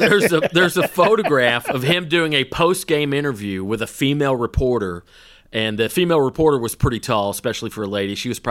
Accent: Woodstock, Georgia, United States; I was in the newspaper every week. They would cover Little League soccer in my hometown.

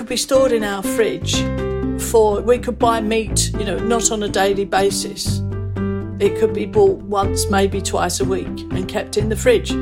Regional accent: Hackney, London, United Kingdom; born there; I was born in Hackney in London, E5.

